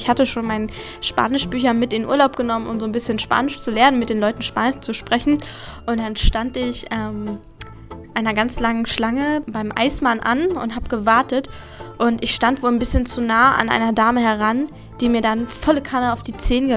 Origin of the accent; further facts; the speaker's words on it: Hanover, Lower Saxony, Germany; ja, ich komme aus Hannover übrigens und ich habe sie ganz gut verstanden.